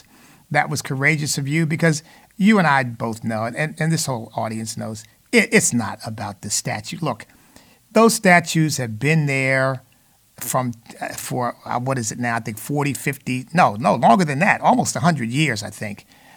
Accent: Virginia, United States; Let's go to Lewis in my home state of Virginia.

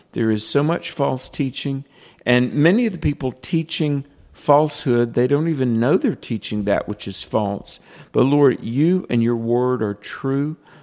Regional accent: North Carolina, United States; in my home state of North Carolina

